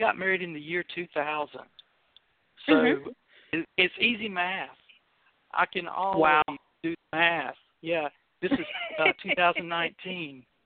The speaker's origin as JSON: {"language": "English", "region": "Georgia", "country": "United States", "tie": "born or raised there", "said": "I grew up in a county that was named after the president of the Confederacy. I grew up in Jeff Davis County in Georgia, I really never knew how Southern I was until I joined the military"}